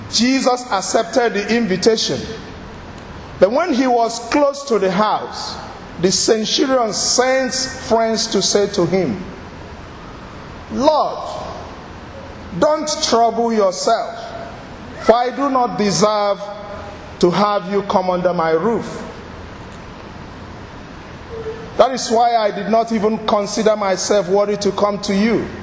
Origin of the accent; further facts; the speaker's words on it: Nigeria; Sorry for my accent. I hope you can cope. I'm a Nigerian.